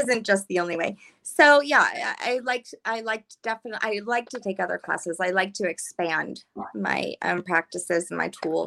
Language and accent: English; Louisiana, United States; I'm like, no, girl, I'm from Louisiana.